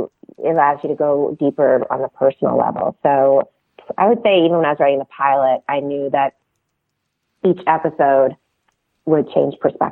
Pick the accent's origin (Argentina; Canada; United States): Canada; I grew up steeped in American politics, even though I grew up in Canada